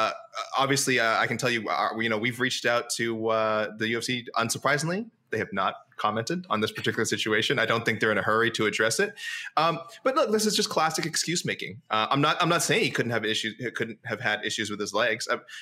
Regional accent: Canada; we're Canadian

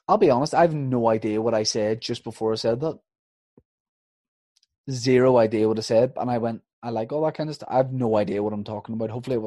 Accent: Northern Ireland, United Kingdom; I'm from Northern Ireland, my man, so I wouldn't have one.

